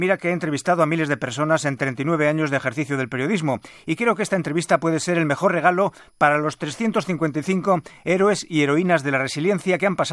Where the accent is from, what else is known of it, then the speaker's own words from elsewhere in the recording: Madrid, Community of Madrid, Spain; born there; Soy vasco al 17%, aunque nací en Madrid.